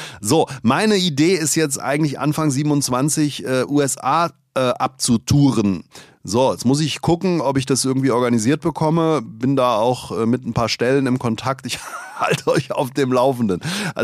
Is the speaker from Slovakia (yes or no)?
no; Langen, Hesse, Germany; rund um das Stadion in Darmstadt, rund um Langen, wo ich aufgewachsen bin, Heppenheim